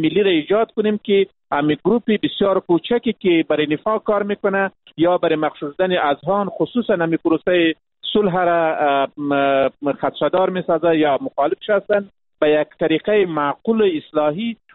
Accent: Afghanistan; ما یک افغان هستیم و می باشیم و تا ابد می باشیم.

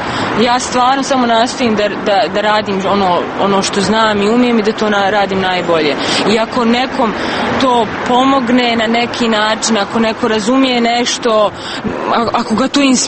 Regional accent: Bosnia & Herzegovina; ja sam iz Bosne

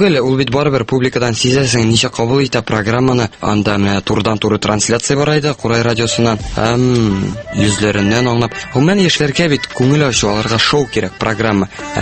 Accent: Naberezhnye Chelny, Tatarstan, Russia; 1990 елның 18 маенда, нәкъ шушы матур айларның берсендә дөньяга килдем, Ярчалы шәһәрендә.

